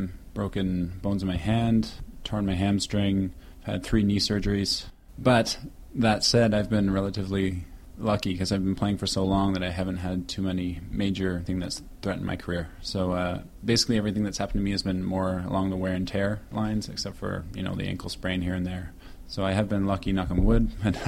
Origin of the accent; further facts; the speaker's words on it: London, Ontario, Canada; To start with, growing up here in London was a fantastic experience. I was adopted at 6 weeks old and lucky enough to fall into